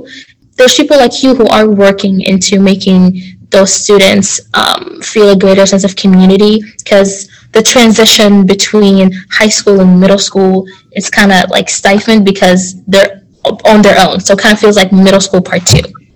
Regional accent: Sudan; get girls in my home country of Sudan, get them education

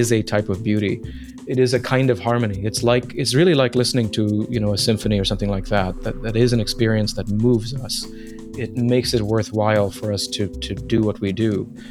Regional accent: Oman; also born or lived in Qatar; Yeah, I grew up in the Middle East, in the Arabian Gulf. I was born in Qatar. I spent most of my childhood in Oman, which is a quiet country on the Arabian Gulf that not many people talk about.

